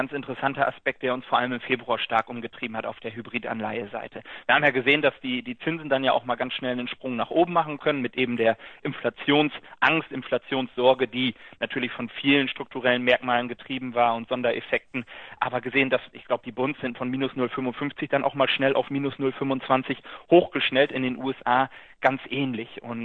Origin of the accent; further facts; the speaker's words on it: Bremen, Germany; born there; ich komme gebürtig aus Bremen